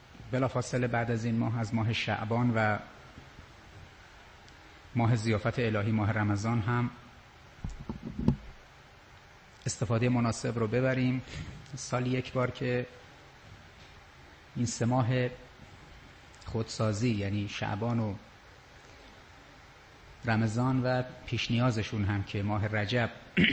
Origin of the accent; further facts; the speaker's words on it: Tehran, Tehran Province, Iran; born there; بله یه متولد تهرانم.